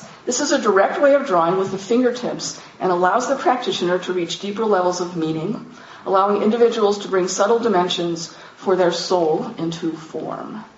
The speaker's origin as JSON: {"language": "English", "town": "Philadelphia", "region": "Pennsylvania", "country": "United States", "said": "I'm from the Philadelphia area, so I kind of get this."}